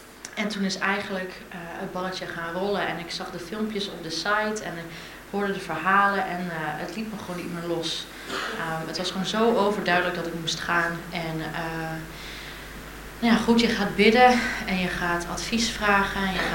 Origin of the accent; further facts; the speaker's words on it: Middelburg, Zeeland, Netherlands; Ik kom uit Middelburg.